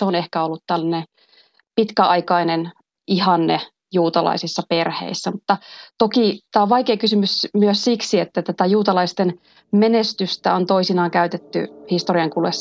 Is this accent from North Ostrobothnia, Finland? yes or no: yes; North Ostrobothnia, Finland; Periaatteessa olen kotoisin tietenkin tältä Suomen Bible Beltiltä, eli Pohjois-Pohjanmaalta